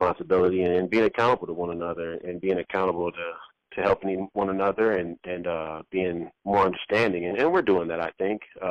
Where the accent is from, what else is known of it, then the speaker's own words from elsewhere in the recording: Minnesota, United States; Joke, I grew up in Minnesota, and Herschel Walker used to say whenever commercial came on, he would do 25 push-ups.